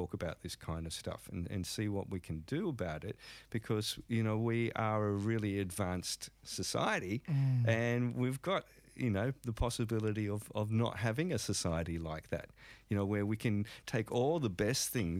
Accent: Darwin, Northern Territory, Australia; born there; also born or lived in Melbourne; I was born in Darwin, actually, and my dad was in the Air Force, so travelled all over the world, actually

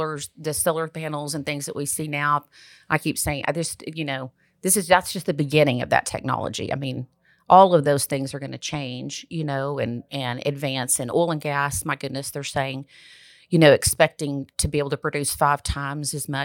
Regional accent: Brownfield, Texas, United States; I don't ever remember not, I guess, being growing up in Brownfield

